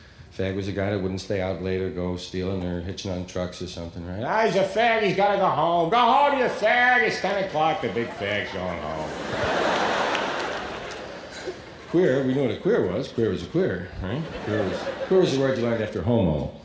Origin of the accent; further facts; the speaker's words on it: New York, United States; And we call our little neighborhood White Harlem, because it sounded bad, you know?